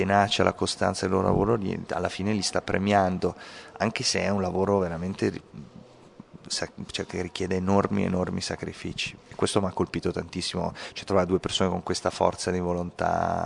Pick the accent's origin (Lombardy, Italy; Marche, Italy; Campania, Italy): Lombardy, Italy; Milan; Io sono di Milano